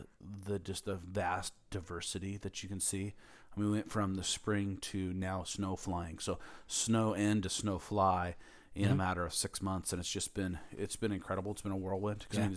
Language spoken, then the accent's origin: English; Portland, Oregon, United States; so I grew up in Portland, outside the Portland, Oregon area